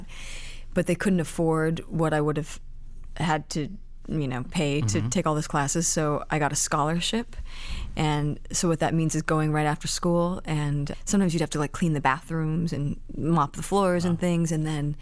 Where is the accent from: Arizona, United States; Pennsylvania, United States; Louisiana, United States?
Arizona, United States; also born or lived in Fountain Valley, California / Colorado; I was born in Fountain Valley, California, but then we moved to Arizona not long after that, and I spent, I think, about 13 years in Arizona. I moved around a lot, is the short answer. So Arizona, and then Colorado